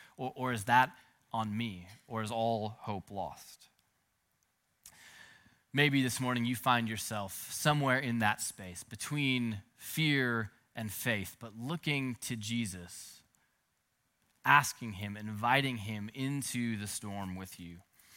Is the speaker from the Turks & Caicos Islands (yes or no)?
no; Minnesota, United States; now in San Francisco Bay Area, United States; You know, I grew up in Minnesota where, unlike the Bay Area, we experienced real storms, you know?